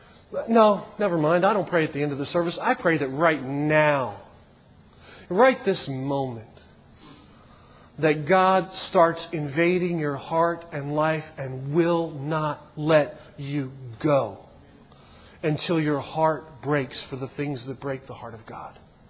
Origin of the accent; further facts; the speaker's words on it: Baltimore, Maryland, United States; I came from Baltimore, and Baltimore, you guys are rowdy compared to Baltimore. Most of the folks, you know, I grew up in Baltimore.